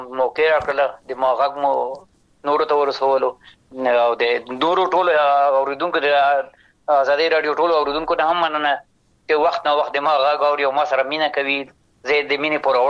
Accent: Afghanistan; چې زه افغان یم د افغانستان یم

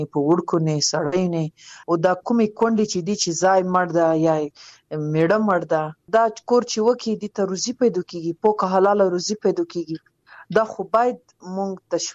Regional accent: Afghanistan; په افتخار يم چې زه د افغانستان يم، زه د وطن يم

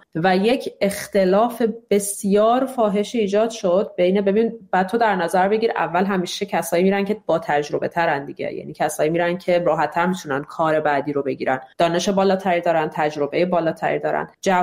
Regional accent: Iran; moved away as an adult; من تمام زندگیم رو تو ایران زندگی کردم، 4.5 سال که از ایران اومدم بیرون و الانم آدم 37-38 ساله‌ای هستم.

